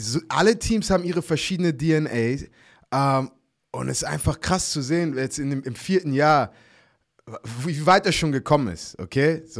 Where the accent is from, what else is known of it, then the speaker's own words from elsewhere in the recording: Hamburg, Germany; ich bin Hamburger